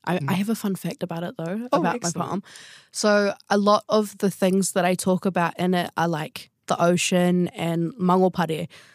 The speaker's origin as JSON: {"language": "English", "country": "New Zealand", "first_language": "Maori", "said": "And I am the first person in, I think, three generations to grow up as te reo Māori as my first language."}